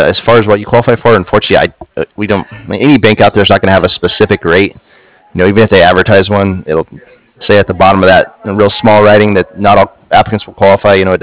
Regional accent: Texas, United States; I grew up near Lake Proctor, which is it's flooded obviously too, and it's a dammed lake

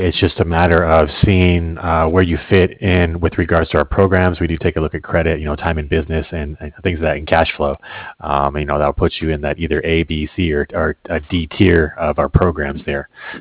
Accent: Los Angeles, California, United States; I grew up in Los Angeles, so I'm very familiar with Santa Monica and the whole Southern California area.

